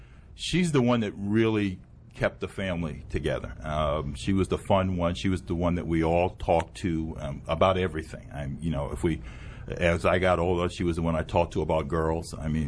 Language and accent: English; New York, United States; We grew up in the South Bronx in the projects